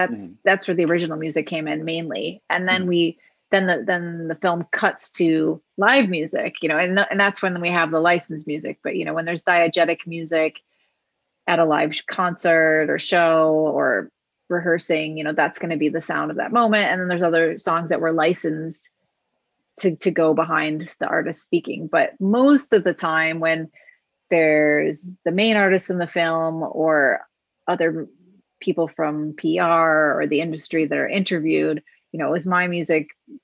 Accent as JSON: {"language": "English", "region": "Illinois", "country": "United States", "tie": "born or raised there", "said": "So I grew up outside Chicago, and I did my undergrad at Northwestern."}